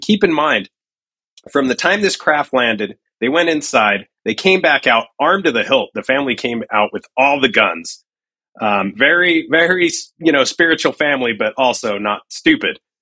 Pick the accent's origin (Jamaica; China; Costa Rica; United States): Costa Rica; they come from Panama, and I'm from Costa Rica, which is literally that shares a border.